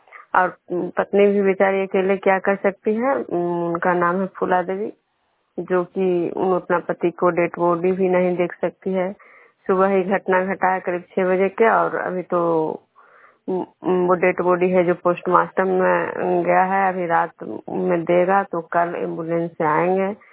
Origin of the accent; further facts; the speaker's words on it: Vishnupur, Bihar, India; मैं विष्णुपुर ग्राम खुजरा पंचायत नालंदा जिला नगर नौसा प्रखंड के निवासी हूँ।